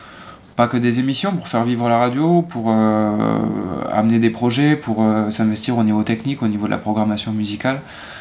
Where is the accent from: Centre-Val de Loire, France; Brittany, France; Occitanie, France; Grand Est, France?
Occitanie, France; Larzac; born there; Moi je suis né sur Larzac